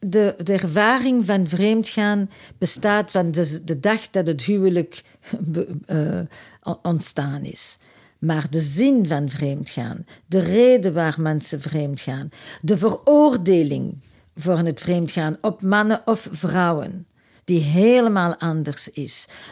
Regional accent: Antwerp, Flanders, Belgium; now in Brussels, Belgium; nu zit ik in Brussel, maar ik kom uit Antwerpen.

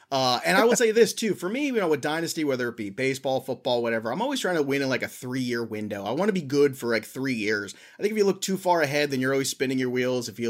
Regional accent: Brooklyn, New York, United States; I am from Brooklyn, but I did go to Oxford.

